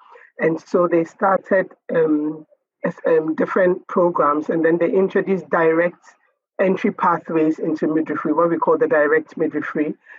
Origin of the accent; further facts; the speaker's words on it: Ghana; I'm a midwife from Ghana.